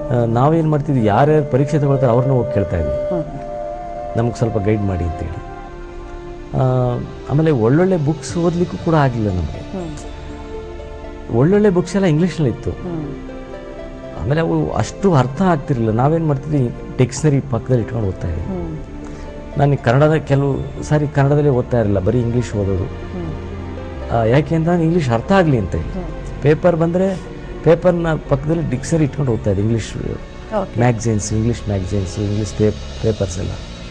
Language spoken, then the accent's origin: Kannada; Urgalli, Karnataka, India; ಬೆಂಗಳೂರು ಜಿಲ್ಲೆ, ಮೊದಲು ಈಗ ರಾಮನಗರ ಜಿಲ್ಲೆ ಆಗಿದೆ. ಬಿಡದಿ ಹತ್ರ ಒಂದು ಹಳ್ಳಿ, ಸಣ್ಣ ಹಳ್ಳಿ, ಉರ್ಗಳ್ಳಿ ಅಂತ ಹೇಳಿ.